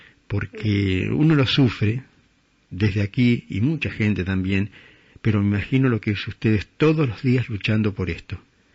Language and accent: Spanish; Uruguay; now in Argentina; No digo porque soy uruguayo